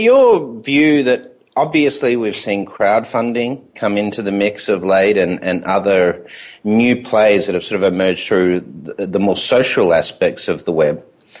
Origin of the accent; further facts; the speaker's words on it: Australia; accent: Aussie; Okay, so maybe it's just my Aussie accent, you know.